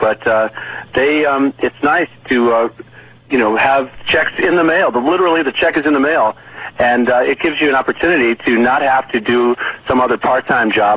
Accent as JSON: {"language": "English", "region": "Connecticut", "country": "United States", "tie": "born or raised there", "said": "Well, I just happened to go to a pretty neat high school in Connecticut where I grew up on the East Coast"}